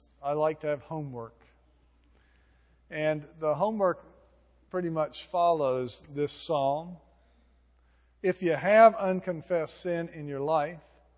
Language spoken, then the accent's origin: English; Silver City, New Mexico, United States; I came from Silver City, New Mexico, to go to Vanderbilt, sight unseen.